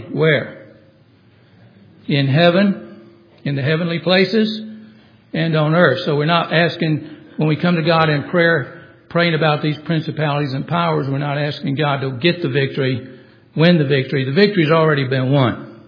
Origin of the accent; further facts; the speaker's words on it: Phenix City, Alabama, United States; years ago when I was growing up in Phenix City, Alabama.